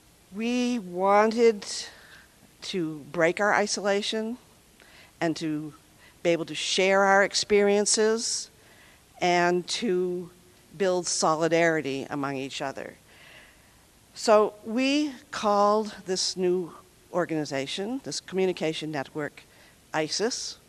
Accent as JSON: {"language": "English", "country": "United States", "lives_now": "Italy", "said": "some of us were Americans. I'm an American, I live in Italy."}